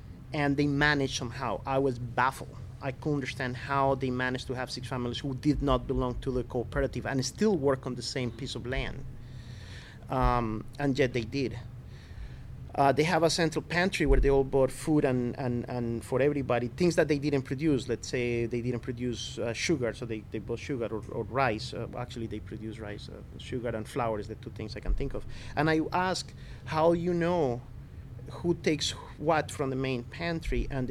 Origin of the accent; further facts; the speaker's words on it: Colombia; It was a culture shock to me when I went there, even though I came from Colombia.